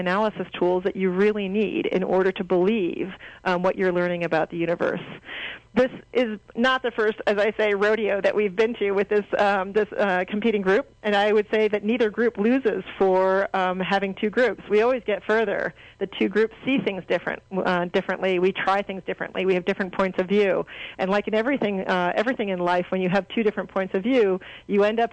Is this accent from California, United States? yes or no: yes; Los Angeles, California, United States; I'm from Los Angeles. I have a very clear appreciation for what dust does.